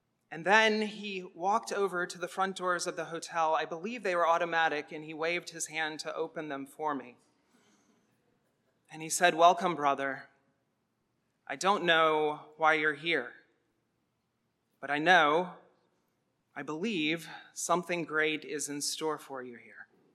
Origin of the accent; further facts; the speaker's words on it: Atlanta, Georgia, United States; I was from Atlanta, that I had grown up in Georgia.